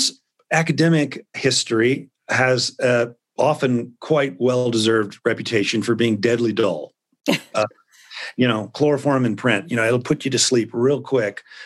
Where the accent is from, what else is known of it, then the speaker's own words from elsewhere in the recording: Memphis, Tennessee, United States; so I grew up in Memphis and the first writer that I ever met was a narrative historian.